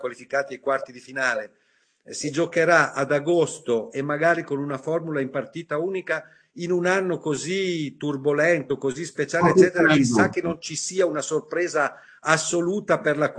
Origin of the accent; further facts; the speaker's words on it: Nembro, Lombardy, Italy; il mio paese, che si chiama Nembro, è stato tra i più colpiti dal coronavirus.